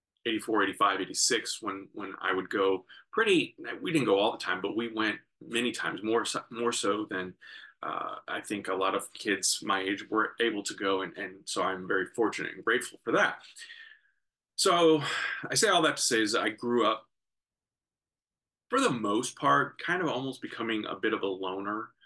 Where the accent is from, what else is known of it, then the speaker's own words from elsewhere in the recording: St. Louis, Missouri, United States; And fortunately, growing up in St. Louis, there were many options in terms of TV, of watching